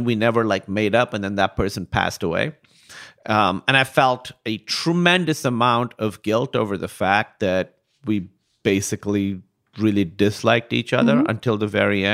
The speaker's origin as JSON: {"language": "English", "town": "Karachi", "region": "Sindh", "country": "Pakistan", "tie": "born or raised there", "said": "I grew up in Karachi, Pakistan, and it was a very, very rare name there because it's from a Shia prayer. I'm named after a Shia person, and Pakistan's majority Sunni, so there weren't that many Shia people, and honestly, it was hard to be Shia there."}